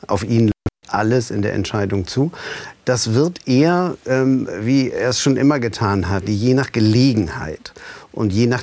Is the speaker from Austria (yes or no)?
no; Berlin, Germany; wie lebt man in West-Berlin, wo ich herkam.